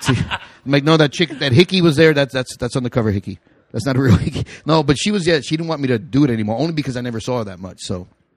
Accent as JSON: {"language": "English", "region": "New York", "country": "United States", "accent": "East Coast", "said": "especially because it was just a few years out of New York, so I still sounded like I'm from the East Coast"}